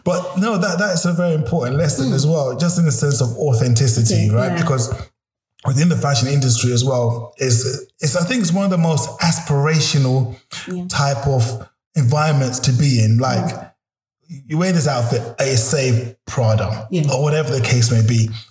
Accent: London, United Kingdom; Growing up in South London, I'm digressing because it's a conversation.

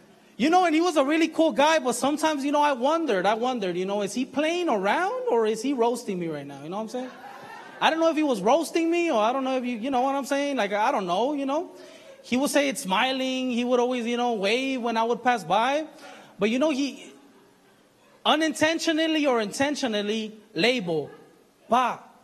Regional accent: Compton, California, United States; I grew up here in Compton. And right here in Compton, you know, in the streets where I live, there was a lot of violence.

